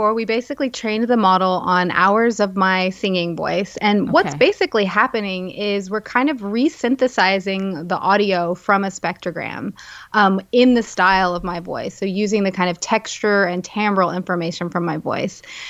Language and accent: English; Tennessee, United States; So I grew up in East Tennessee, and I grew up singing in choirs and, you know, listening to a lot of really great country music.